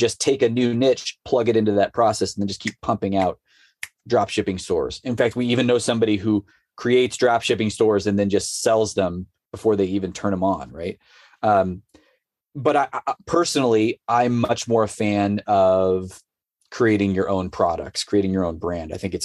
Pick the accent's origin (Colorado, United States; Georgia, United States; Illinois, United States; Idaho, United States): Colorado, United States; So long story short, I came in little nobody from Colorado, right?